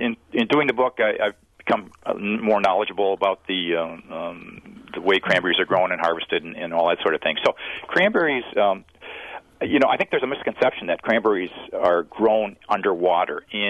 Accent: Wisconsin Rapids, Wisconsin, United States; moved away as an adult; also born or lived in Milwaukee; now in Minnesota, United States; Yes, I was born in Milwaukee. I grew up in Wisconsin Rapids, attended public schools there, and went to college in Wisconsin, and I've been in Minnesota now since 1984.

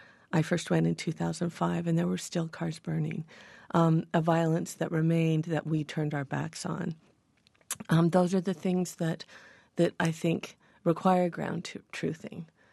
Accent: United States; And being cynical as an American

